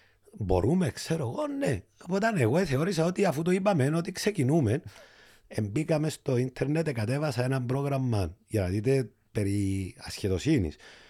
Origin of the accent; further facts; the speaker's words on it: Klirou, Nicosia District, Cyprus; διότι όπως σας είπα είμαι και από την Κλήρου, οπότε έλα να τρέξεις μαζί μας